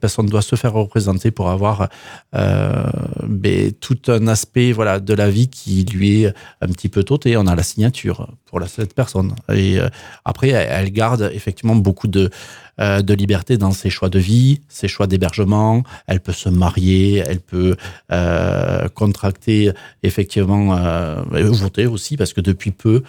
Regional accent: Toulouse, Occitanie, France; Je suis toulousain

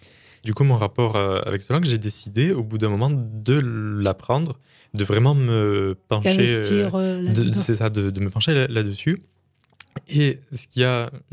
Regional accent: Provence-Alpes-Côte d'Azur, France; Non, moi, je viens d'à côté de Marseille.

